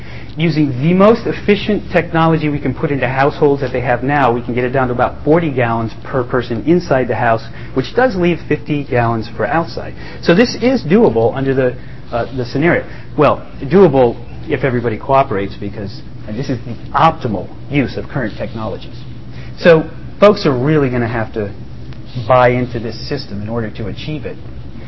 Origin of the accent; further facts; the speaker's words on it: New Haven, Connecticut, United States; I'm from New Haven, Connecticut, which is a classic Rust Belt city.